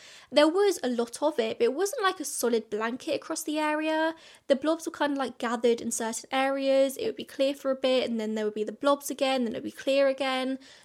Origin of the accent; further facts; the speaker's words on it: England, United Kingdom; Speaking as a Brit coming from England